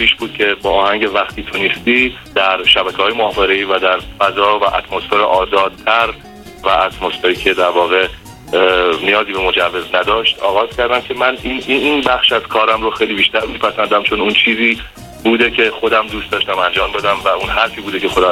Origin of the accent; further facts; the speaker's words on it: Tehran, Tehran Province, Iran; از تهران به دنیا آمدم، متولد 1355 در تهران هستم، بچه امیریه تهران هستم و اصالتا آذری هستم.